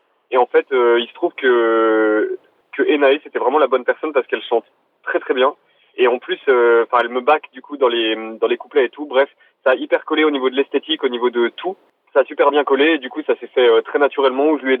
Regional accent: Chambéry, Auvergne-Rhône-Alpes, France; Oui, on vient de Chambéry.

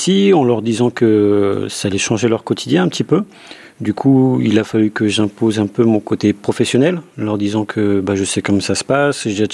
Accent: Paris, Île-de-France, France; Alors, je suis parisien, là-bas, je suis venu faire quelques saisons, ici.

